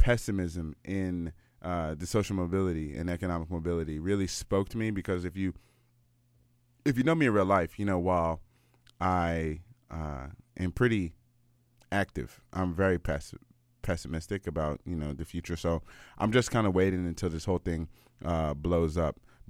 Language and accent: English; United States; now in Canada; you know that I'm American.